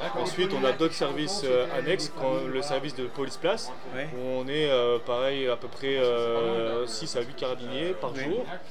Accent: Nice, Provence-Alpes-Côte d'Azur, France; Je viens de Nice, je suis niçois d'origine.

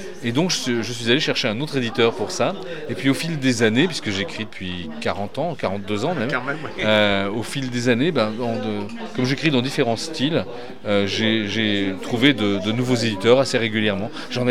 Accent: Saint-Étienne, Auvergne-Rhône-Alpes, France; Je suis Stéphanois, bonjour d'abord

